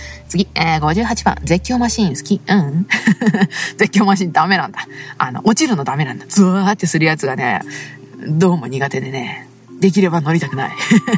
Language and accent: Japanese; Saitama, Japan; 地元埼玉の片田舎でございます。町民です主に民家と畑がメインかな。